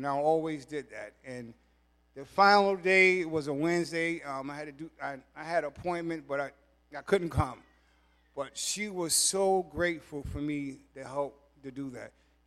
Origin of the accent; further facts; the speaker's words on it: New York City, New York, United States; Now, I'm from New York City. I don't know nothing about planting.